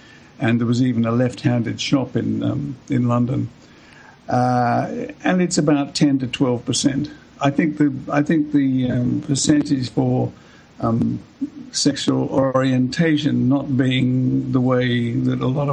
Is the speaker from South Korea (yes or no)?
no; Australia; moved away as an adult; now in United Kingdom; When I was growing up, I grew up in Australia up until I was about 22 and then left because, I think, under the influence from my mother, who reckoned that England was the best place